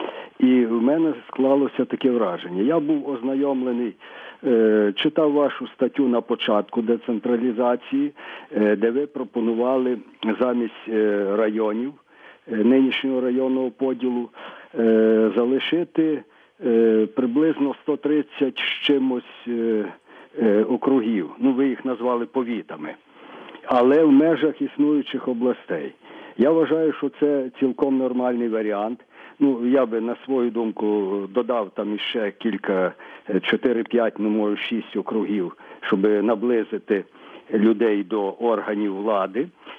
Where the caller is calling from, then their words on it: Ivano-Frankivsk, Ivano-Frankivsk Oblast, Ukraine; Я з Івано-Франківська